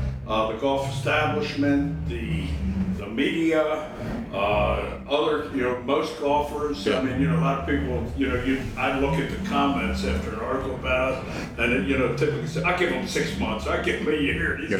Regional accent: Baltimore, Maryland, United States; When I grew up, I grew up in East Baltimore.

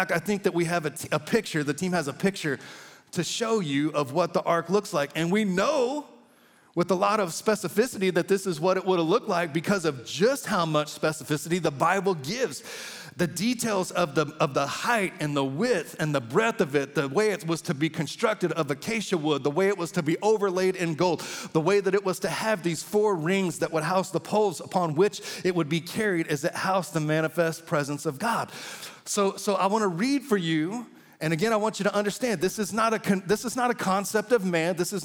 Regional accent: Lawrence, Kansas, United States; Hey, Pat, yeah … I'm from Lawrence, Kansas.

